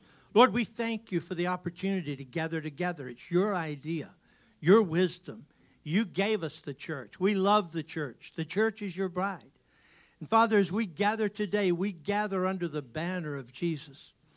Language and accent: English; Richmond, Virginia, United States; also born or lived in Charlotte; I was born in Charlotte, raised in Richmond.